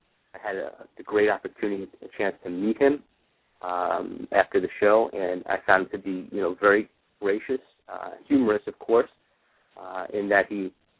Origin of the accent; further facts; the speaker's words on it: Coral Springs, Florida, United States; I was down here in Coral Springs, in my hometown, at the Coral Springs Center for the Arts